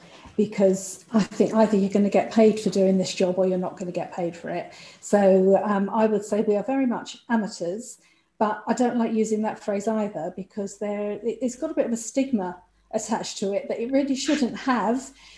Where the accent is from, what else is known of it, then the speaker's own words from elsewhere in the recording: London, United Kingdom; But I'm a Cockney from the East End